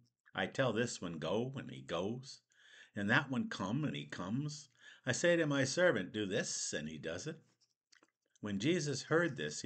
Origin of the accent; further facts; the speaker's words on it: Canada; Unfortunately, we're Canadian, so we get to experience the seasons.